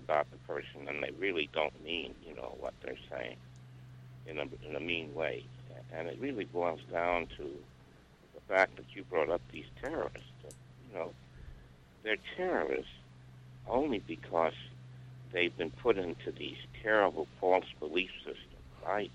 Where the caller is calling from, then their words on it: Grass Valley, California, United States; Grass Valley.